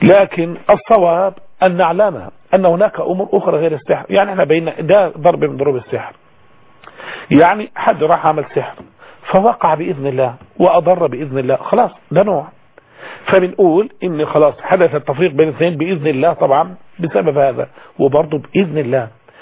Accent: Egypt; عندنا في مصر

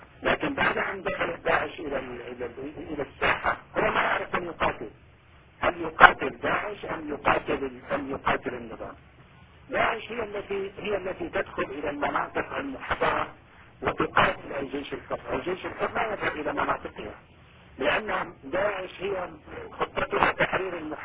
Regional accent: Syria; يعني الحقيقة أنا بوصف سوري ومناصر للثورة السورية منذ انطلاقتها

